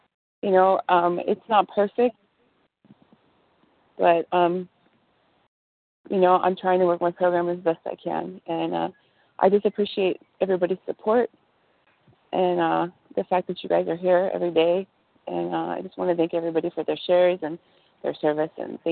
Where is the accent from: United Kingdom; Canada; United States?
United States; Los Angeles, California; I'm from Los Angeles, California.